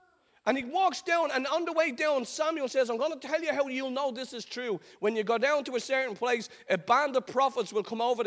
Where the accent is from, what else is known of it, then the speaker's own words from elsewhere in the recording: Ireland; I don't know about you, but as an Irish person, it took me a long time to come into agreement with God.